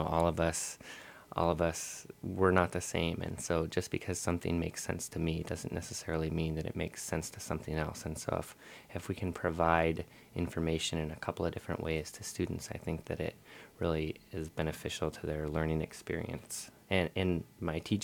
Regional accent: Homer, Alaska, United States; It's pretty funny every time I tell people that either I'm from Homer or that when I was in Homer that I'm going to Sitka.

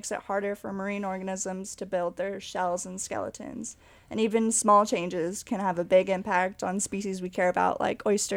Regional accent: California, United States; We're seeing these effects in Alaska and California, and we are from California.

